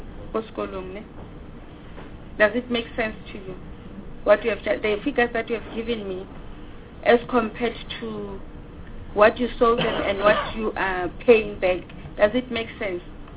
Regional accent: Bloemfontein, Free State, South Africa; I'm from Bloemfontein, so I fly

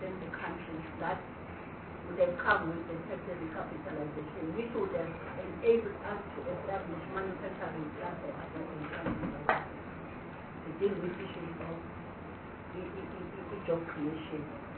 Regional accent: Harding, KwaZulu-Natal, South Africa; born there; we could have a similar system in Harding where I was born

